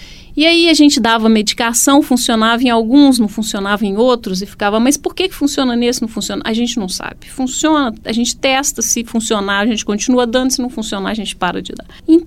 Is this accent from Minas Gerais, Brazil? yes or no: yes; Dores do Indaiá, Minas Gerais, Brazil; Não, eu não sou da Bahia, sou de Minas, mas também nasci numa cidade não tão pequena, mas pequena, que chama Dores do Indaiá. E eu morei lá até os 14 anos.